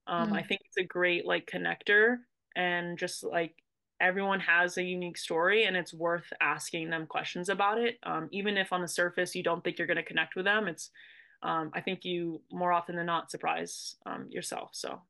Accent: Massachusetts, United States; I mean, I grew up in Massachusetts, but it's still cool.

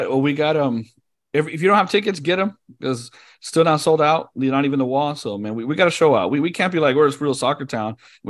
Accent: Texas, United States; No. I grew up in Texas, man. Me and the Mexicans, we go way back.

